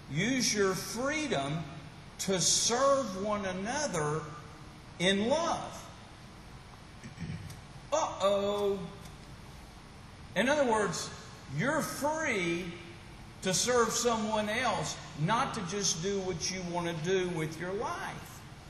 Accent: United States; I'm an American.

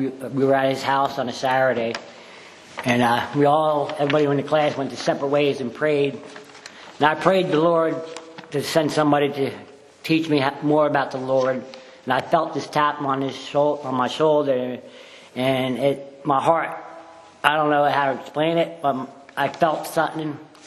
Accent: Trenton, New Jersey, United States; I'm from Trenton, New Jersey. And that's where I grew up.

